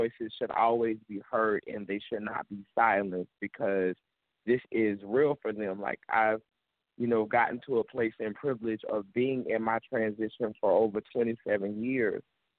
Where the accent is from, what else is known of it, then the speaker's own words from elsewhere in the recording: Louisiana, United States; I'm representing from that boot, the good Louisiana. You know, I was born in the Crescent, but I was raised in the woods and the whole boot is my hood.